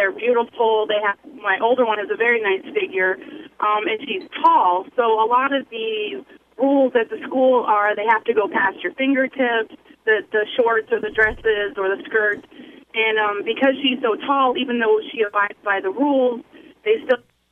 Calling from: Smyrna, Delaware, United States; Well, I live in Smyrna on my way to Dover.

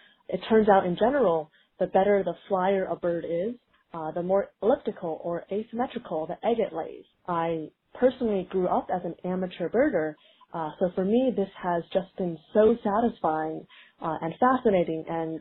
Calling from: San Francisco, California, United States; from San Francisco

